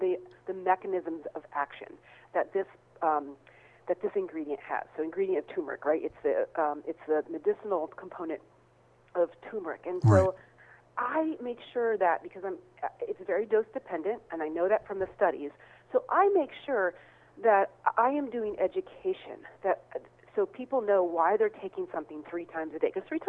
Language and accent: English; Midwest, United States; I mean, I have to tell you, I grew up in the Midwest, and I didn't know any better.